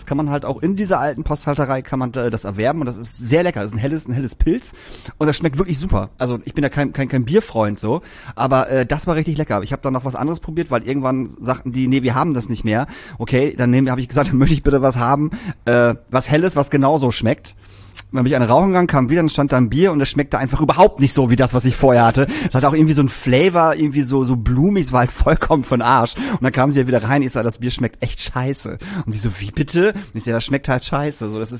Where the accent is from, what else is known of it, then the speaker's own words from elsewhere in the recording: Lingen, Lower Saxony, Germany; ein schönes Wochenende in meiner alten Heimat in Lingen.